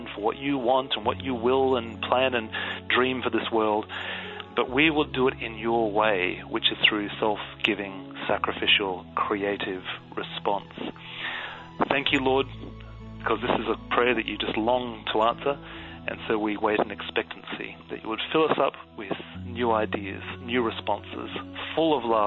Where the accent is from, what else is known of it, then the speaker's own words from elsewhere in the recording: Australia; now in United Kingdom; we have it here in the UK, we have it in Australia, my home country.